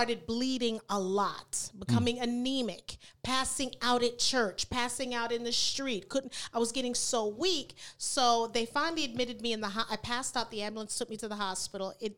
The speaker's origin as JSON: {"language": "English", "region": "New York", "country": "United States", "said": "I'm arguing with them because New York and I'm from New York and all that kind of stuff."}